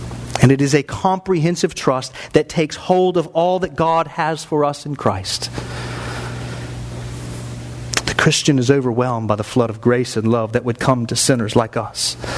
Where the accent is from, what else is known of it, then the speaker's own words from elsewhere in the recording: the South, United States; Listen, I grew up in the South. Born in Tennessee, Florida, Georgia, North Carolina.